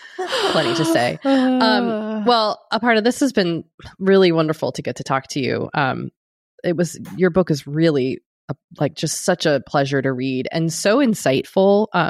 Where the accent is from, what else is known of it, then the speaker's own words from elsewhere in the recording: Massachusetts, United States; it was visceral for me as a kid growing up outside Boston.